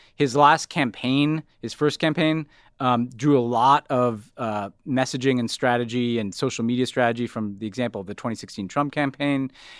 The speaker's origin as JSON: {"language": "English", "country": "United States", "said": "which is embarrassing to see as an American."}